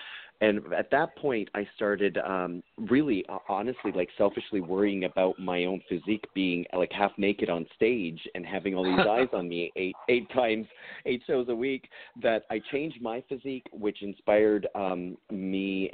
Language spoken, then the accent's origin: English; Canada; now in United States; Well, a lot of people don't know that I'm Canadian because I guess I fit in so well